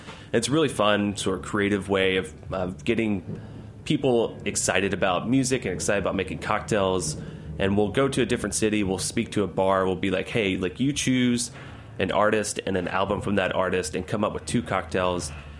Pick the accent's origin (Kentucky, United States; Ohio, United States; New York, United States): Kentucky, United States; I grew up in Kentucky